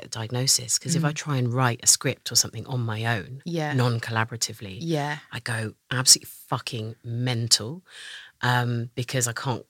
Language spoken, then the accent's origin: English; Brent, London, United Kingdom; I grew up in Brent until very recently.